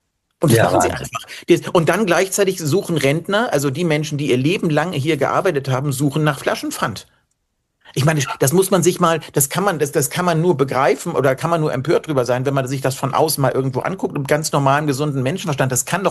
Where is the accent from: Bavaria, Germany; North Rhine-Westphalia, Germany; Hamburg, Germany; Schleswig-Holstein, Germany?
Hamburg, Germany; das hat mit dem, was ich als Hamburger